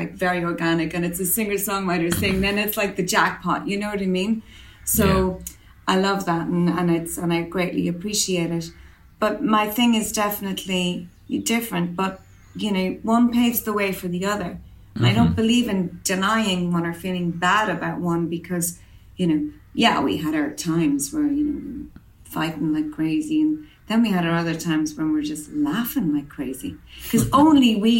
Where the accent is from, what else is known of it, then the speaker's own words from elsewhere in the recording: Ireland; excuse my language again, but I am Irish, you know